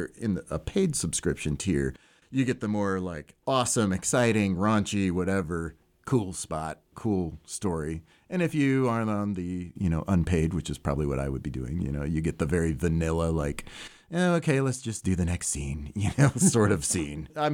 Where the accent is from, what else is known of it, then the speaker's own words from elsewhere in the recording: Springfield, Illinois, United States; So I grew up in Springfield. I went to Lincoln Land and was an art major for a while.